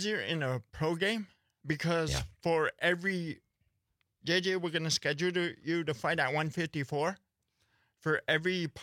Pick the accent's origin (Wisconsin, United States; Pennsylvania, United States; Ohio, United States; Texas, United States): Wisconsin, United States; Neopit; New Pitt, Wisconsin, Menominee Territory.